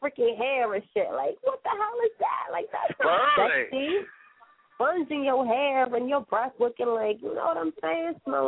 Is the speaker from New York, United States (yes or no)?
yes; New York, United States; because I'm used to that because I'm from New York.